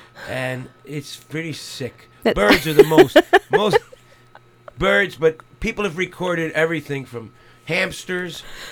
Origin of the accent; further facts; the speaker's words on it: New Jersey, United States; because I live in New Jersey, I'm from New Jersey, that I put that in.